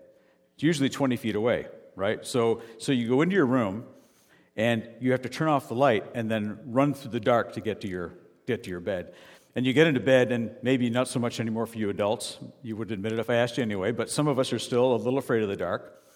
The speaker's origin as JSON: {"language": "English", "country": "Canada", "said": "because we're Canadian, so we apologize."}